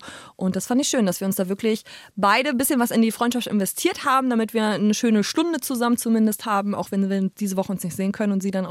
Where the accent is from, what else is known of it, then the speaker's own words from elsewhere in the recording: Saxony-Anhalt, Germany; ich komme ja aus Sachsen-Anhalt, also Sachsen, der ehemaligen DDR.